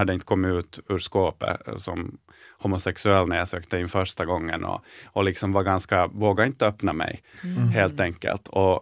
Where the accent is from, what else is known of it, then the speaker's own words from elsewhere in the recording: Jakobstad, Ostrobothnia, Finland; Så jag är uppväxt i Jakobstad och en mindre stad.